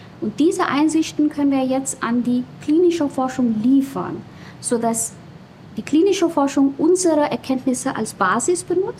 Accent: India; now in Germany; Ich komme ja aus Indien, von einem subtropischen Klima.

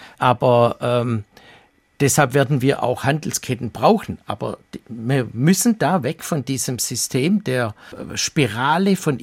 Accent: Baden-Württemberg, Germany; in Hessen, bei uns in Baden-Württemberg noch gibt

